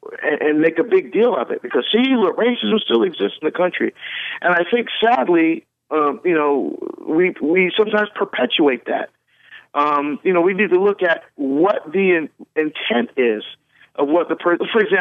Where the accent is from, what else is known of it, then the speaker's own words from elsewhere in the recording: Hillside, New Jersey, United States; I grew up in Hillside, New Jersey, a suburb really of Newark, in the Archdiocese of Newark.